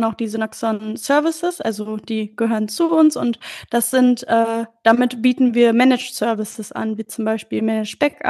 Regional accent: Bad Sassendorf, North Rhine-Westphalia, Germany; Ich komme ursprünglich aus Soest. Ich weiß nicht, also eigentlich ist es Bad Sassendorf, aber das kennt wahrscheinlich kaum einer.

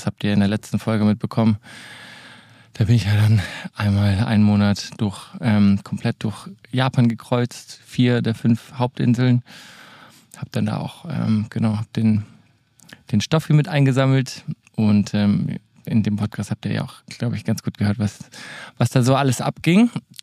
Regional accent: Germany; ich bin ja ein Deutscher

